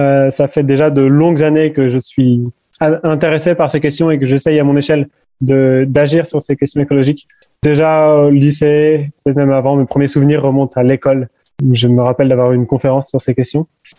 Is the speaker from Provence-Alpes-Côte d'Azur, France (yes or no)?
no; Angers, Pays de la Loire, France; moi je viens d'Angers à la base. J'ai été à l'école, au collège, au lycée à Angers. J'étais au Sacré-Cœur.